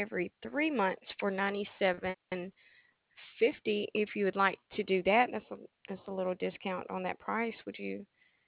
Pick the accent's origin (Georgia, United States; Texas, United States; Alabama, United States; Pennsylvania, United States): Alabama, United States; now in Lewiston, United States; I'm originally from the South, though. I'm from Alabama